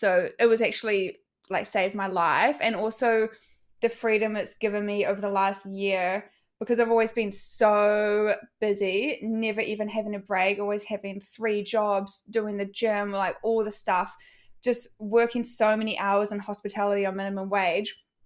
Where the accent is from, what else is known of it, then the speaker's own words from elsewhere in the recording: New Zealand; because I'm from New Zealand and I can't get government assistance